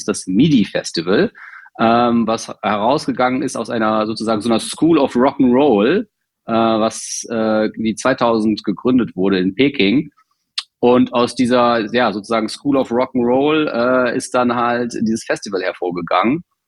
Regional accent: Haan, North Rhine-Westphalia, Germany; in einem schönen Örtchen namens Hahn, wo ich aufgewachsen bin. Das ist in der Nähe von Düsseldorf, also zwischen Düsseldorf und Wuppertal an der A46.

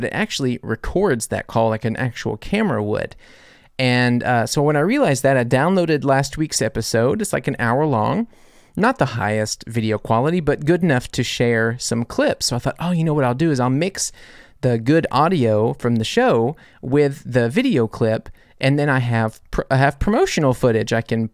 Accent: United States; now in Germany; talking about being an American in Germany

